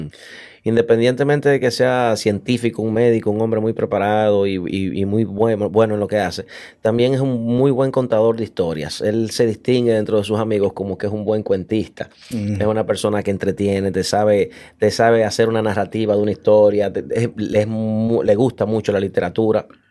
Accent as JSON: {"language": "Spanish", "region": "Santiago", "country": "Dominican Republic", "tie": "born or raised there", "said": "amigos de Santiago, de donde yo me crié en República Dominicana"}